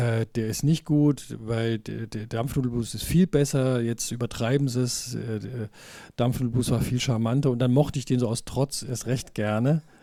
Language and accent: German; Calw, Baden-Württemberg, Germany; Aber ich bin in Calw aufgewachsen, also im Nordschwarzwald.